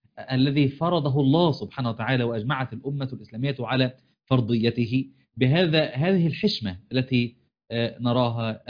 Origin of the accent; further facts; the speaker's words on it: Upper Egypt, Egypt; أنا من الصعيد من بلاد الصعيد.